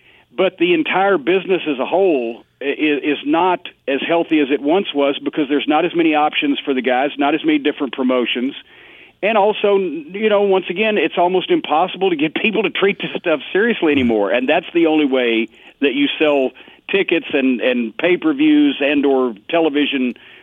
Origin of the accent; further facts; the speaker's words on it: Louisville, Kentucky, United States; Here in Louisville, my hometown alone, there were 52 live professional wrestling events at the Louisville Gardens every year, every Tuesday night.